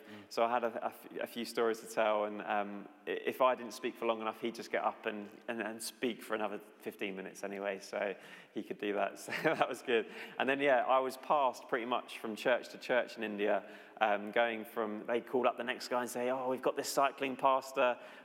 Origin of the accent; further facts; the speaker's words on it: London, United Kingdom; I'm from London, I'm a teacher